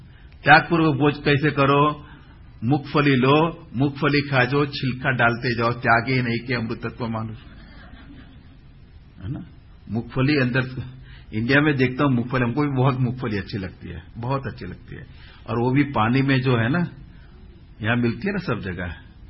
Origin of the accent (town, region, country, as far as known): Mumbai, Maharashtra, India; born or raised there